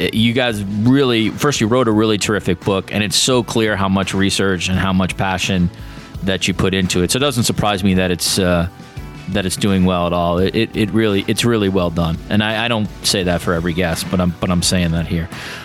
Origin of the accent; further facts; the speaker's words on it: New York, United States; Meanness, maybe, again, as a New Yorker, I'm probably a little biased here.